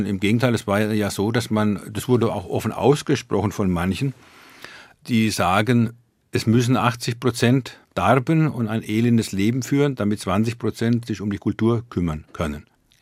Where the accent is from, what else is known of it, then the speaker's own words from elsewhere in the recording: Kleinostheim, Bavaria, Germany; born there; Und Dettingen ist das Nachbarort von meinem Geburtsort Kleinostheim. Beide am Main.